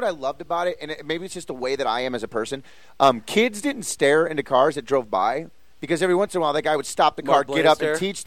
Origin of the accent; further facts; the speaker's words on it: Florissant, Missouri, United States; When I grew up in Florissant, like, I liked it.